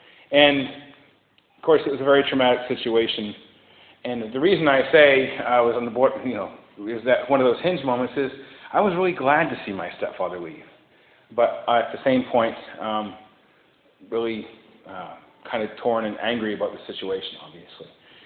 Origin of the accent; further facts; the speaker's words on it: Houlton, Maine, United States; grew up in northern Maine, in Houlton. If you follow I-95 up to where it goes into Canada, that's my hometown.